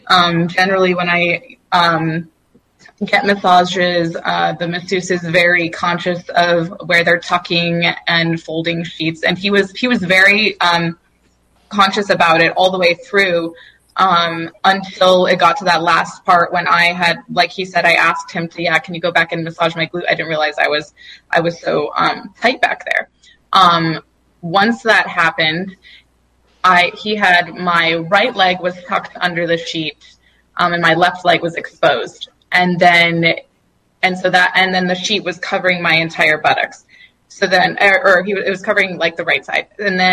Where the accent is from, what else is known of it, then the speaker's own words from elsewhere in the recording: New Mexico, United States; I'm from New Mexico, and so I usually just get them there.